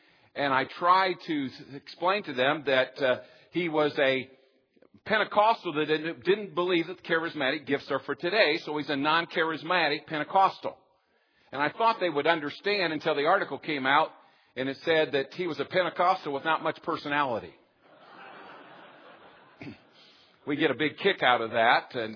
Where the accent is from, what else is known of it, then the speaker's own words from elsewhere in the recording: Indiana, United States; So, I'm from Indiana. I was born in Indiana.